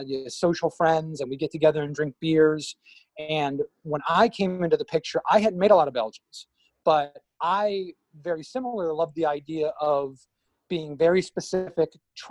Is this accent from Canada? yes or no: no; Detroit, Michigan, United States; I moved down to South Florida from Detroit, Michigan in the early 2000s.